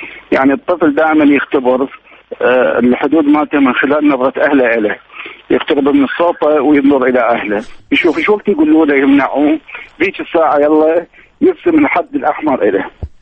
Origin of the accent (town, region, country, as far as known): Iraq